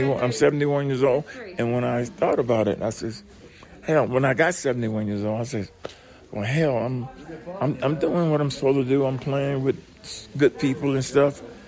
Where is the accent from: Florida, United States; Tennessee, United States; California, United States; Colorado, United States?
Florida, United States; now in Birmingham, United States; I'm actually from Florida.